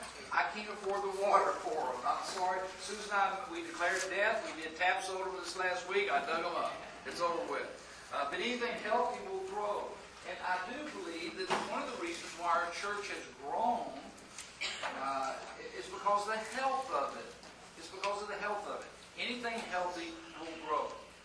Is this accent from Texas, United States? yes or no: no; Atlanta, Georgia, United States; I'm from Atlanta, Georgia. I know about that stuff, okay?